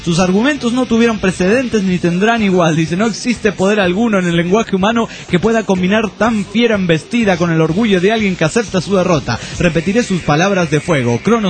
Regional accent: Bucaramanga, Santander, Colombia; yo cuando era niño también comí huevo de tortuga en mi ciudad natal, Bucaramanga, Colombia.

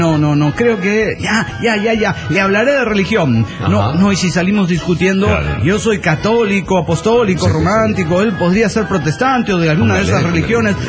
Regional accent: León, Guanajuato, Mexico; de León, Guanajuato.

